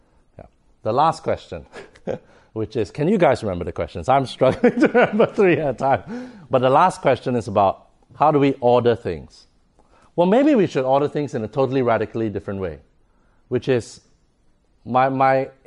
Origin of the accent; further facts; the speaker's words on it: Singapore; in my home country of Singapore